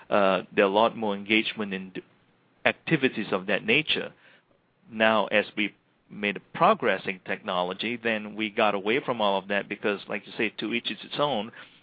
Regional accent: Malaysia; when I was growing up in Malaysia

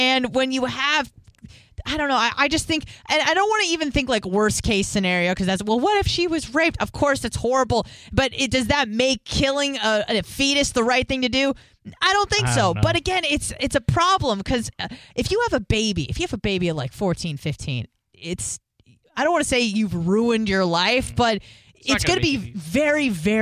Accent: California, United States; I'm from California. So I would probably say maybe 75% of my contacts on Facebook are from the West Coast

